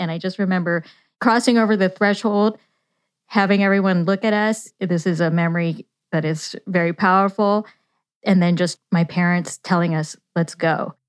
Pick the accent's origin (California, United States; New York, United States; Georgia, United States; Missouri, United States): California, United States; Yuba City; Well, I grew up in Yuba City, California, which is one of the most diverse rural places in the country, but it was highly segregated.